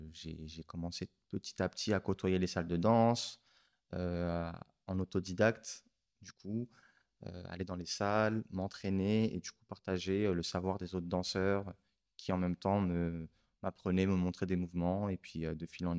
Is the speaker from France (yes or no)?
yes; Paris, Île-de-France, France; Alors je suis né en 1991 à Paris, Paris 14e. Et puis à l'âge de 5-6 ans, on s'est installé dans le 19e, rue de Belleville.